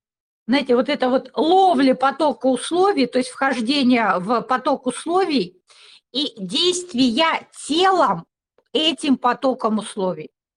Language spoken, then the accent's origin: Russian; Gelendzhik, Krasnodar Krai, Russia; я росла в Геленджике, и там, в общем, все это было.